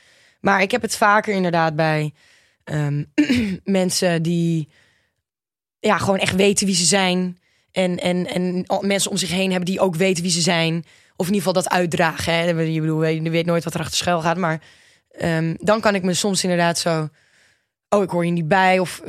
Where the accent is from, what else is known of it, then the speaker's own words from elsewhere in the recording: Manderveen, Overijssel, Netherlands; also born or lived in Deventer; En toen verhuisden we dus naar Manderveen. Naar dat hele kleine dorpje.